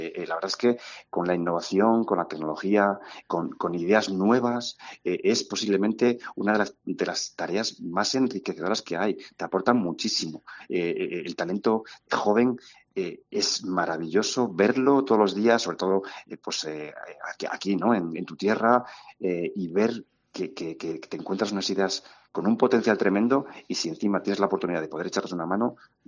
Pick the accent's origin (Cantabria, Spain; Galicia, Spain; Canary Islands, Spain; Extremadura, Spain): Cantabria, Spain; moved away; Pues la verdad es que, mira, yo salí muy joven de la Tierruca. Y con una espinita clavada en el corazón. Hace 25 años no era tan fácil encontrar proyectos interesantes, oportunidades, desarrollar talento en Cantabria. Y yo partí muy joven fuera.